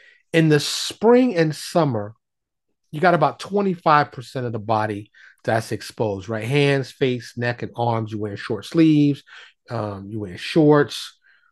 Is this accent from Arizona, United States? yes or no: no; New York City, New York, United States; And I grew up in snow in New York. You know, I grew up born and raised in New York City.